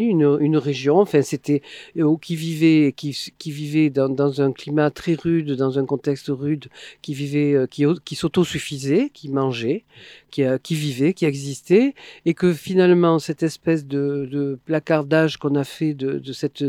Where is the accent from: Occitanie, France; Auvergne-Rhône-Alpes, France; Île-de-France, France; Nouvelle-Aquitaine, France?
Occitanie, France; Montpellier; je suis native de Montpellier, je suis partie mais revenue.